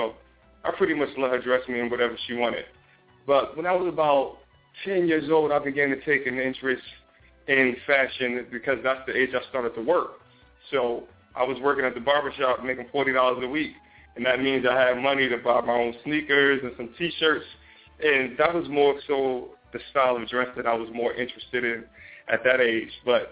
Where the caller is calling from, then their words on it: New Jersey, United States; Anybody from Jersey? We are calling from Jersey right here.